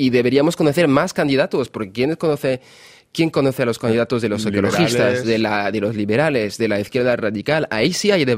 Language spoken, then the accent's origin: Spanish; France; yo soy francés